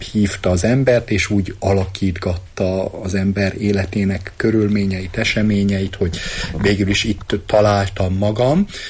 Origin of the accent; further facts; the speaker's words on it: Borsod-Abaúj-Zemplén, Hungary; Én Észak-Magyarországról, Borsod megyéből származok, a gyermekkoromat, fiatalkoromat azt Nyéglátházán töltöttem